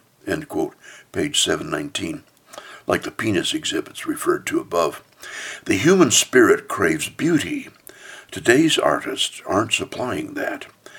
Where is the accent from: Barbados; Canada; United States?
United States; Oregon; I grew up in Oregon with its magnificent coast and beach and harbor scenes.